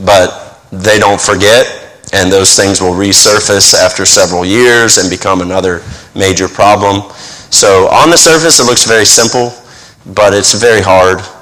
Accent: Pensacola, Florida, United States; now in Papua New Guinea; I grew up in Pensacola, Florida, which in the summer can be hot and humid, but we have seasons in Florida. And in New Guinea, we're 3 degrees south of the equator, so we don't have any seasons, really.

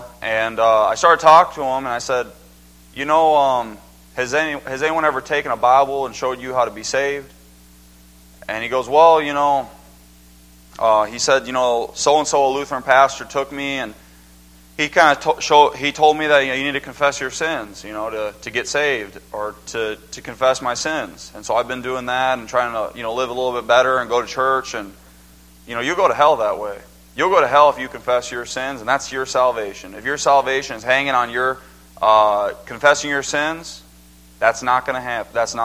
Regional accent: Wisconsin, United States; Anyways, yeah, I grew up in Wisconsin, so the cold is not that big a deal

